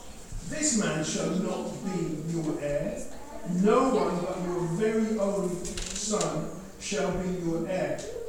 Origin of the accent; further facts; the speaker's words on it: Ghana; I'm from Ghana